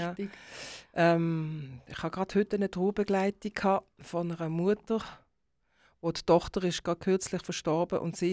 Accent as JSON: {"language": "German", "town": "Basel", "region": "Basel-Stadt", "country": "Switzerland", "said": "Was mache ich als Baslerin in Basel mit französischen Büchern?"}